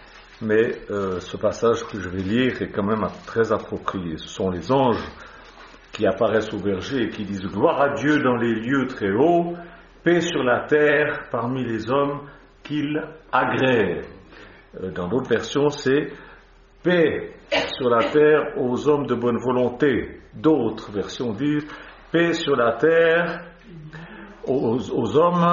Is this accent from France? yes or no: no; Switzerland; En fait, je suis suisse, mais mes ancêtres étaient français de Grenoble.